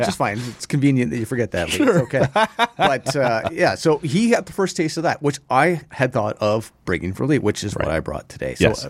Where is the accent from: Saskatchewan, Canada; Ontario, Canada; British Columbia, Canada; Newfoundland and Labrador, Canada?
Ontario, Canada; North Bay; We're from North Bay.